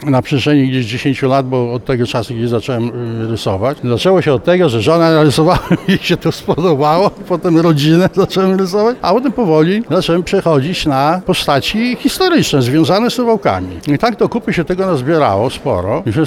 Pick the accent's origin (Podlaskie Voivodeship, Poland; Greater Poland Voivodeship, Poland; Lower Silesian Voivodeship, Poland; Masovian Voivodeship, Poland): Podlaskie Voivodeship, Poland; Augustów; now in Suwałki, Poland; Ja jestem z Augustowa rodem, ale już... od lat 70. na stałe z Suwałkami związane.